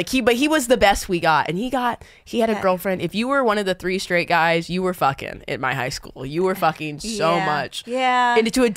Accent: California, United States; I'm from California.

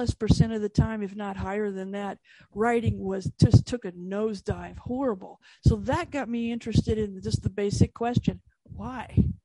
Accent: United States; I'm from the United States. So what I learned as a child

